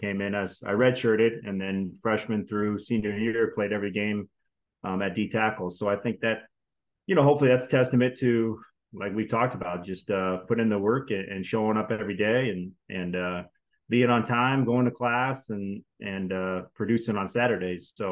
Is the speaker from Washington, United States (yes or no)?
no; Iowa, United States; Yeah, from Iowa. They're like, oh, are you a farmer? I'm like, well, yeah, I came from a farm.